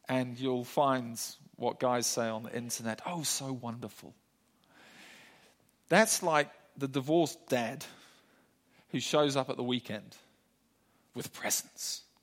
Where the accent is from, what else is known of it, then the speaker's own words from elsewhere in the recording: Zimbabwe; So I grew up in Zimbabwe just at the time when Zim were brilliant at cricket.